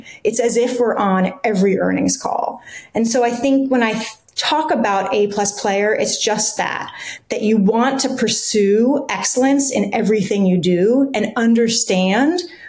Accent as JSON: {"language": "English", "town": "New York City", "region": "New York", "country": "United States", "lives_now": "Westchester, United States", "said": "So I'm originally from New York, and a fun fact about me is that I started riding the New York City subways alone when I was 8 years old."}